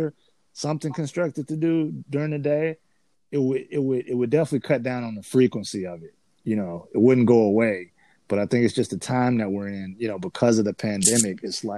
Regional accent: Harvey, Illinois, United States; Nigga, I'm from Harvey.

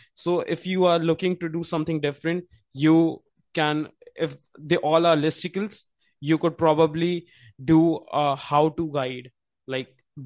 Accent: India; So I would say, I'm from India.

